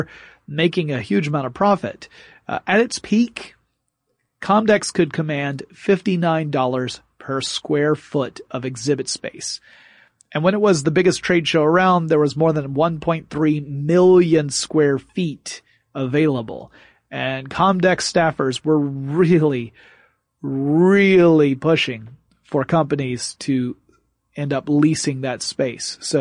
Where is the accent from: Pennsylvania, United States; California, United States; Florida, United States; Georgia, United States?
Georgia, United States; Atlanta; That is the city where I am in. I'm from Atlanta, Georgia.